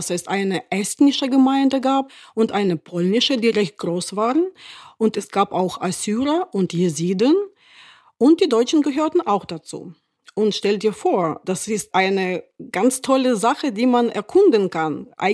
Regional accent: Belarus; moved away as an adult; also born or lived in Vienna / Berlin / Kyiv / St. Petersburg; now in Georgia; Ich komme aus Belarus, bin freiberufliche Journalistin, habe in Wien studiert, dann in Berlin, Kiew und St. Petersburg gelebt, von dort berichtet.

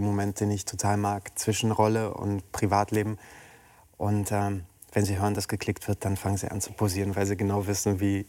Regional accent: Târgu Mureș, Mureș County, Romania; now in Germany; Das sieht man in meiner Heimatstadt

